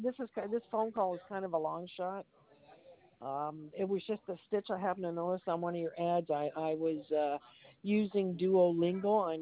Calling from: Toronto, Ontario, Canada; No, I'm calling from Toronto, Canada, and we're a little chilly up here today.

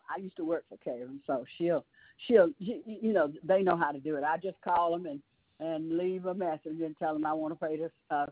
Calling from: Douglasville, Georgia, United States; Okay, they're closed, and I'm calling from Douglasville.

